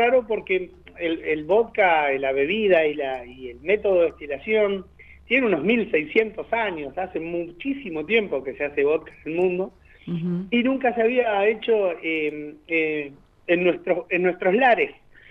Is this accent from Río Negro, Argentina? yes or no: yes; Cipolletti, Río Negro, Argentina; nosotros somos de Cipolletti y participamos en la mención de honor a la proyección internacional.